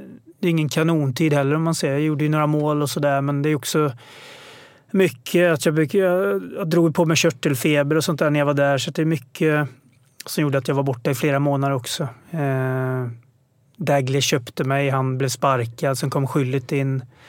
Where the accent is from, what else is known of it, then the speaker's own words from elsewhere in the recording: Stockholm, Stockholm County, Sweden; born there; jag var född i Stockholm